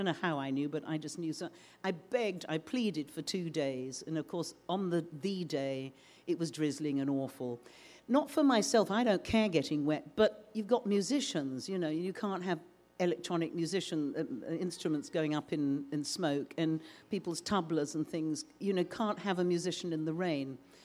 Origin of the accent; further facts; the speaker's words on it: London, United Kingdom; I'm from London, it rains all the time, so I'm kind of used to it.